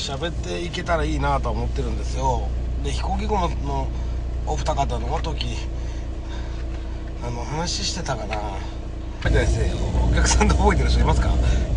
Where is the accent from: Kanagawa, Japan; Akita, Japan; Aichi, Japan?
Aichi, Japan; Nagoya; 僕は地元愛知名古屋なんで